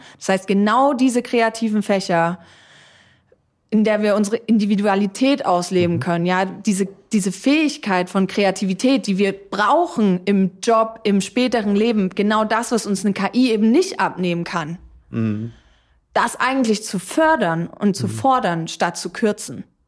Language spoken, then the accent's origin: German; Thuringia, Germany; Ich komme aus Thüringen.